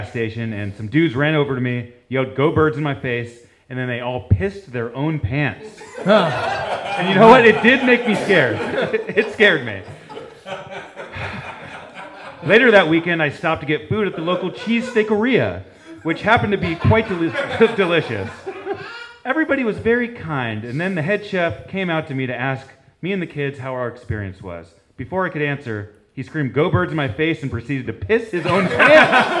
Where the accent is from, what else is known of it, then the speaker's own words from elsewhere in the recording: California, United States; big fan of the show. … because I'm from the Bay Area.